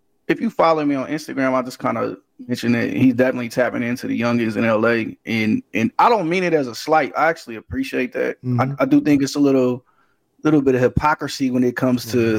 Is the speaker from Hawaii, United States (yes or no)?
no; California, United States; We're from Northern California, man. So we grew up on all that, and we know of all that.